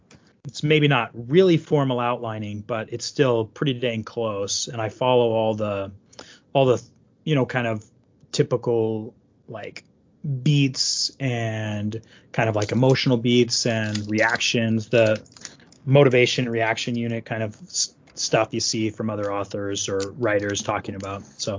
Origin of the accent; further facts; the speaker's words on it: Las Vegas, Nevada, United States; also born or lived in Arizona; So growing up in Vegas and Arizona, you know, living in desert, you know, family trailer parks.